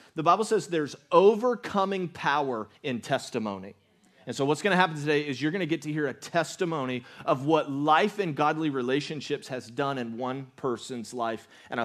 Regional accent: the South, United States; I'm from the South, so yeah, it's pecan pie.

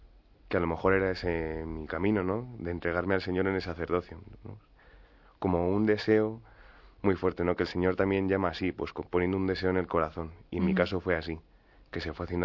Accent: Móstoles, Community of Madrid, Spain; yo tengo 25 años, soy de Móstoles. Y tengo dos hermanos que son mayores que yo.

